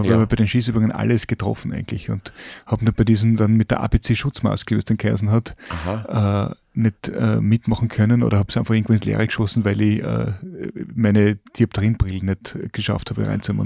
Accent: Carinthia, Austria; ich bin in Kärnten eben aufgewachsen

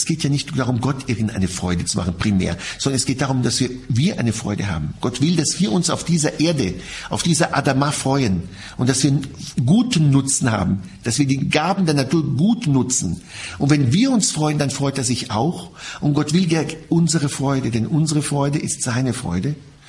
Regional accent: Israel; Ich bin in Israel aufgewachsen, will ich kurz einflechten, im Heiligen Land, und habe einen sehr soliden Einstieg in das Judentum bekommen. Ich habe sehr viel Judentum schon als Kind lernen dürfen.

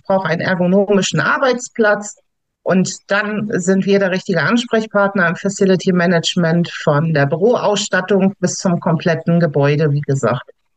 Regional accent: Hamburg, Germany; Ich komme aus Hamburg, werde 54 Jahre jung

